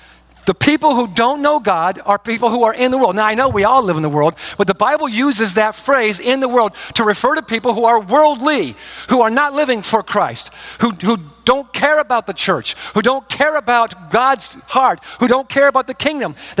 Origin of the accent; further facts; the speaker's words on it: Michigan, United States; even though I grew up in Michigan for a while, I'm an Ohio State Buckeye.